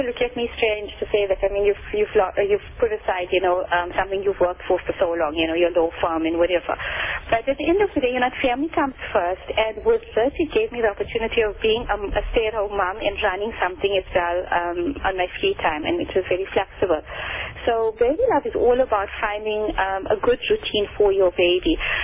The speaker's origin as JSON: {"language": "English", "town": "Johannesburg", "region": "Gauteng", "country": "South Africa", "lives_now": "Durban, South Africa", "said": "I am originally from Johannesburg and I got a degree in law as well as conveyancing. When I got married, I moved to Durban"}